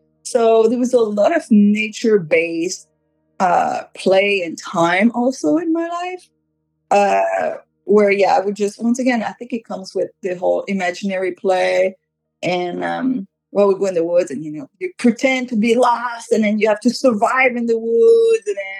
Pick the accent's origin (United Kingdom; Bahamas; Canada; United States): Canada; Quebec; I'm originally from Quebec, Canada